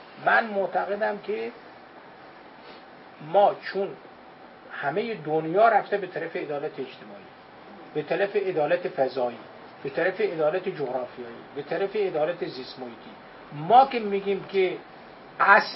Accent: Mashhad, Razavi Khorasan, Iran; also born or lived in Yazd; ما مشهدی هستیم، یزدی مشهدی شده ایم، مثل ترقبه.

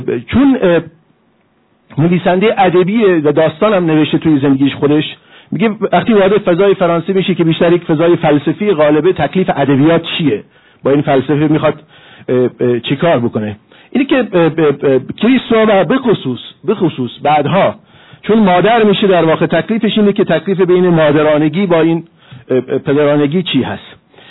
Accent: Iran; ما ایرانی هستیم،

